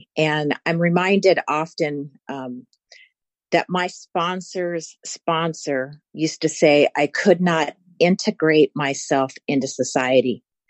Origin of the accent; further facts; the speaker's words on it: California, United States; I am from California. I live in the high desert, a place called Yucca Valley, California.